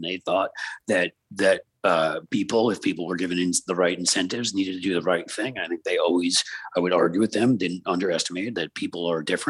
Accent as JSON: {"language": "English", "town": "New York City", "region": "New York", "country": "United States", "tie": "born or raised there", "also_born_or_lived": "Philadelphia / Washington, D.C.", "said": "I grew up on the East Coast in New York City and went to college in Philly and lived in D.C."}